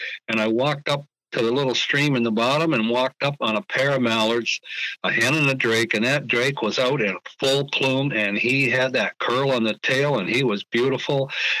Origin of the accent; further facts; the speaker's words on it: Saint Thomas, U.S. Virgin Islands; But also, when I'm growing up in St. Thomas, when I was that age, gullies were not cleaned out.